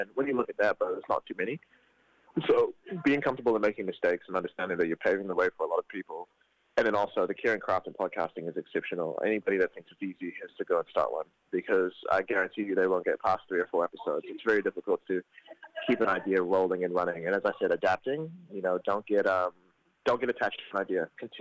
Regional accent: Northland, New Zealand; and then me growing up in Northland. Both of us being, like, born overseas

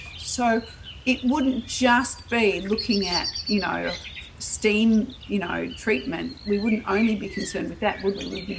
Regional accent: Australia; moving back to the concept of saving water as an Australian

